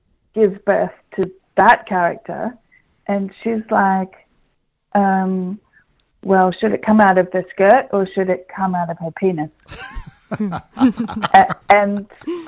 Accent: Melbourne, Victoria, Australia; I'm actually from Melbourne.

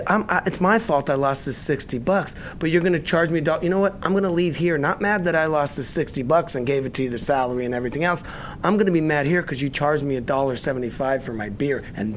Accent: Las Vegas, Nevada, United States; Yeah, but in growing up in Vegas, since we're on this subject, the philosophy behind that I just didn't like.

